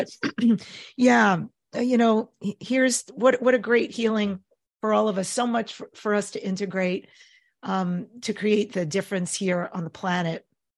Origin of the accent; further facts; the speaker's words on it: New York, United States; because I'm Jewish and I grew up in New York, like a lot of stuff was weird to me.